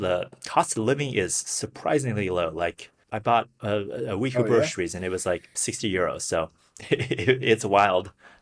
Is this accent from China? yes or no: yes; China; I think one little point I want to add from growing up in China, like the people were so terrified.